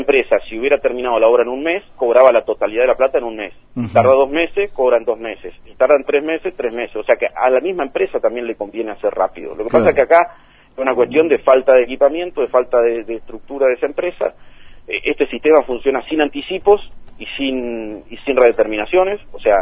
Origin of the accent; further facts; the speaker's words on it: Curuzú Cuatiá, Corrientes, Argentina; No puedo creer que en Curuzú, es el lugar donde yo estoy, de donde soy, no podamos avanzar.